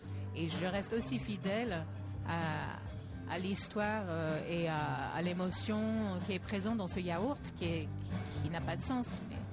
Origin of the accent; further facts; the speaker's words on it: United States; je suis américaine